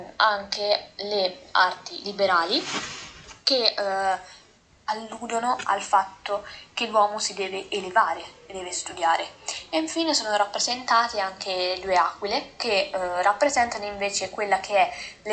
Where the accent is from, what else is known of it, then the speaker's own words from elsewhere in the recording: Perugia, Umbria, Italy; uno dei monumenti più importanti della mia città natale, Perugia.